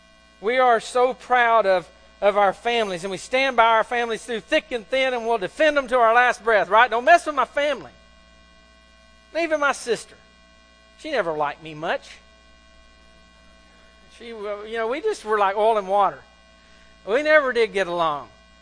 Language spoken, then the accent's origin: English; United States; as proud as I am of being an American, as proud as I am of being a citizen of the United States